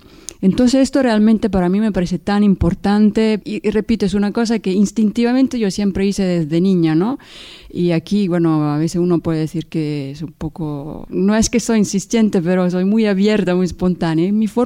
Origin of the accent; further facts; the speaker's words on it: Rome, Lazio, Italy; desde pequeñita yo siempre he tenido este como anhelo de conocer, bueno, primero conocer mi pequeño mundo de niña en Roma, en una familia realmente de baja burguesía.